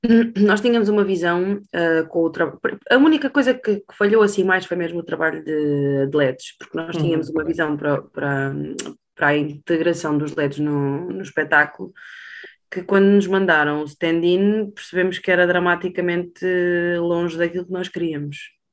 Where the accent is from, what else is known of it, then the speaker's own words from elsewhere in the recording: Portugal; aquilo que nós entregamos em palco enquanto portugueses